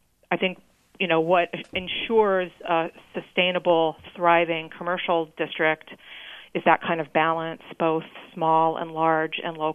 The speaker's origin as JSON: {"language": "English", "region": "Midwest", "country": "United States", "lives_now": "San Francisco, United States", "said": "I'm also from the Midwest. You know, I live in San Francisco for a reason. I'm raising a family here for a reason."}